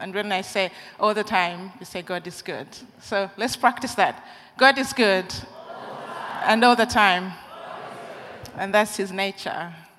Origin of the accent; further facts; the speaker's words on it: Uganda; The church I grew up in Uganda